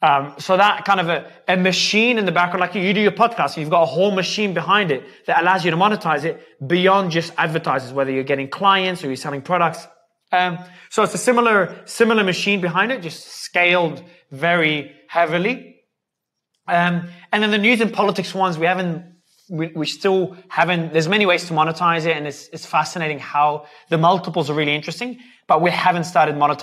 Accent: Melbourne, Victoria, Australia; now in Dubai, United Arab Emirates; Australia, man. Melbourne.

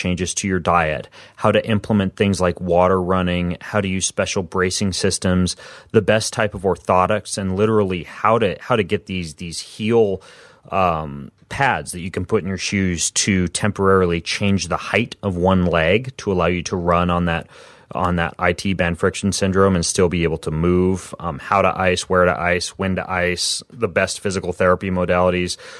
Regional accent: Minnesota, United States; I'm from Minnesota, and I wear Hokas.

